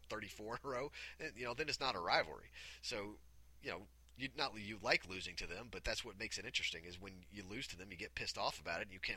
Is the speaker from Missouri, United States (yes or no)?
yes; Kansas City, Missouri, United States; Take me personally, I'm from Kansas City and I attended Marquette University.